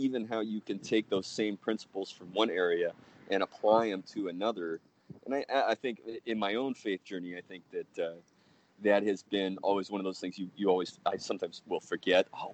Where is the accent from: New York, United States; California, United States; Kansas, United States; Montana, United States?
California, United States; I was born and raised Catholic out in California.